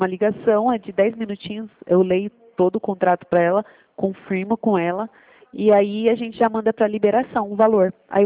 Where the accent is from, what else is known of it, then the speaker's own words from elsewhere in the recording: Cabreúva, São Paulo, Brazil; Eu sou de Cabreúva também. Eu moro no mesmo bairro que você.